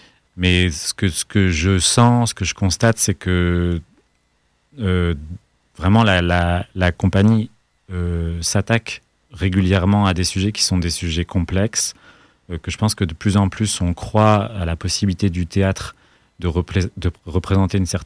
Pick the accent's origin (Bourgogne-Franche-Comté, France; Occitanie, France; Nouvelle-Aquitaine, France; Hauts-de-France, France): Hauts-de-France, France; Lille; moi je suis né à Lille, hein, je vis à Lille depuis toujours